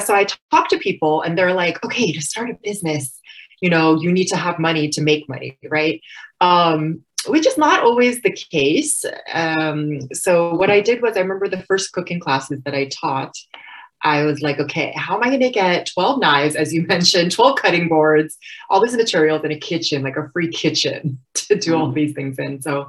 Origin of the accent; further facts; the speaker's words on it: California, United States; but being of Chinese descent, and then just growing up in California, it was just Mexican influence, Middle Eastern, all of that.